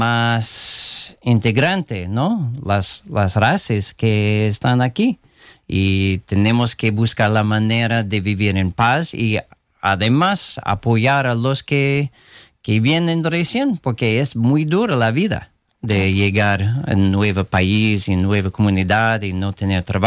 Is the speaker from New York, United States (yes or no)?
yes; Tillson, New York, United States; Sí, pues aquí en Kingston no. Como en Tilson, en pueblo de Rosendale.